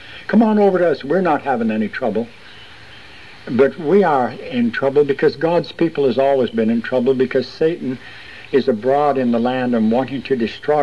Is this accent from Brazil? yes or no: no; Canada; I come from Canada, you know, and during the 30s, my brother and I decided we were going to take a trip 1,200 miles away